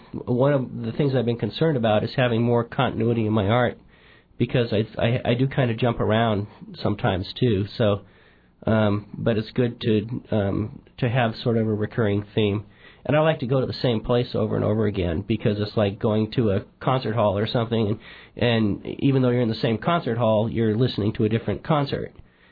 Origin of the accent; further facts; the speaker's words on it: Fairbanks, Alaska, United States; now in Anchorage, United States; Yeah, I was raised in Fairbanks, but now we're living in Anchorage.